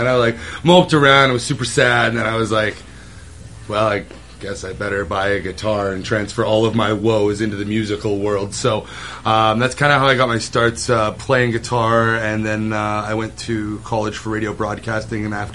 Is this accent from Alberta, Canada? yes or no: yes; Wembley, Alberta, Canada; I grew up outside of Grand Prairie in a little place called Wembley, which is a small little country bumpkin town that has about 2,200 people in it.